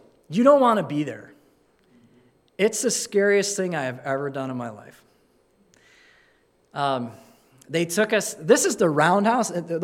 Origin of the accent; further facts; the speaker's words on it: Carp Lake, Michigan, United States; And I'm from Carp Lake, you know? I'm from, like, the country.